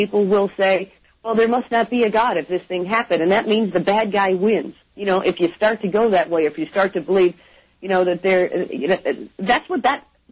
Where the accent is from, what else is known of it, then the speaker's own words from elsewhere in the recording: Longmont, Colorado, United States; from Longmont. I'm on a business trip, so I thought I'd call you from your old stomping grounds.